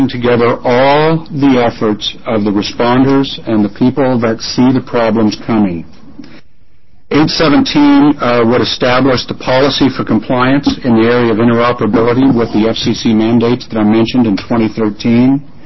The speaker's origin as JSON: {"language": "English", "town": "Roseburg", "region": "Oregon", "country": "United States", "tie": "born or raised there", "said": "I grew up in Roseburg. Almost everybody heated their home with wood heating."}